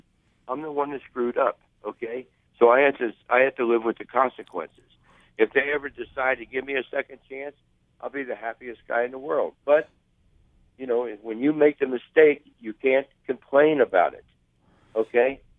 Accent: Cincinnati, Ohio, United States; And, you know, I'm from Cincinnati. I was born 3 miles from the ballpark.

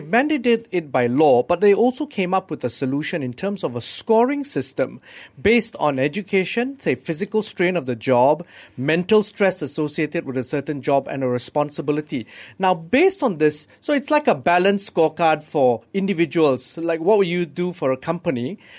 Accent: Johor, Malaysia; I'm from Johor.

